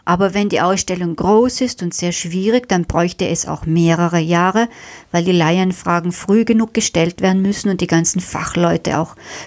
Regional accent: Trentino-Alto Adige, Italy; Ich wohne am Ritten und komme eigentlich aus dem Finchka.

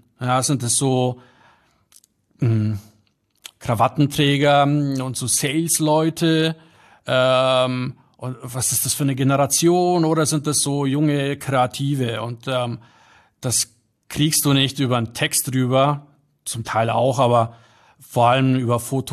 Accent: Bavaria, Germany; also born or lived in Poland; ich bin in Polen geboren und wie gesagt in Niederbayern aufgewachsen. Und ja, bin da sowohl, fühle mich sowohl in Krakau als auch in München sehr wohl.

